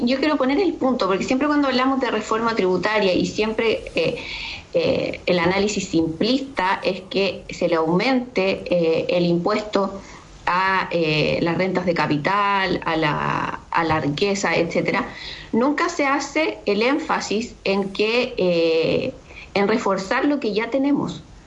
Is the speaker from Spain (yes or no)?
no; Chile; nosotros como chilenos, que también pagamos impuestos